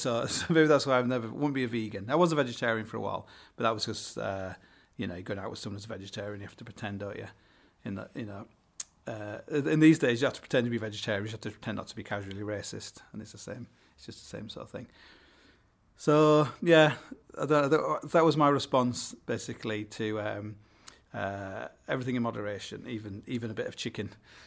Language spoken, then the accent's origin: English; Hull, Yorkshire and the Humber, United Kingdom; I come from Hull. You know, I think it's something to do with the docks. I think my great granddad was a docker.